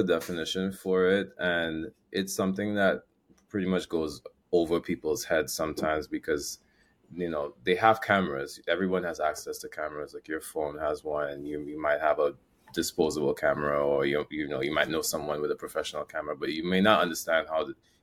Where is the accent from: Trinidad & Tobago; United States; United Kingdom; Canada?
Trinidad & Tobago; I'm from, like Samantha said, I'm from Trinidad and Tobago as well. Probably repping the red, white, and black.